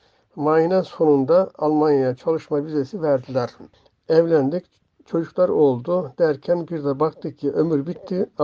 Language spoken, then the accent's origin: Turkish; Manaz, Uşak, Turkey; ...1955 Uşak Manaz doğumluyum. İlkokulu Şabanköy'de okudum. Ortaokulu Manaz'da okudum.